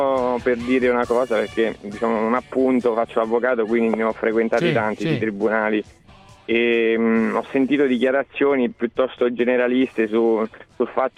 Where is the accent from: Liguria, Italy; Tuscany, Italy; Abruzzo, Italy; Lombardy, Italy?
Abruzzo, Italy; Teramo; Io in realtà sì, sono di Teramo, quindi lo frequento